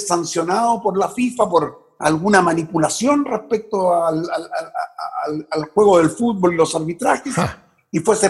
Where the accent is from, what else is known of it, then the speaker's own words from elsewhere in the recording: Chile; yo soy chileno, nacido en Chile, amante del fútbol chileno desde chico, pero por otro lado está la sangre que también tira.